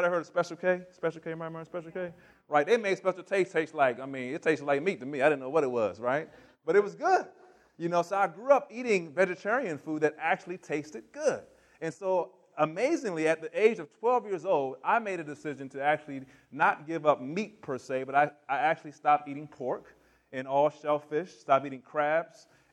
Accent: Maryland, United States; I grew up in Maryland, about 40 minutes from D.C. We grew up in the country on 6 acres.

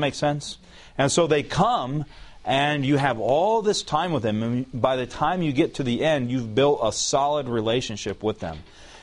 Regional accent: Alabama, United States

